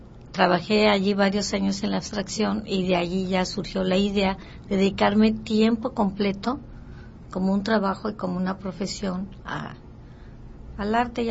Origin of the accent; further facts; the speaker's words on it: Querétaro, Mexico; Yo soy de Querétaro y viendo que yo no tenía oído para el musical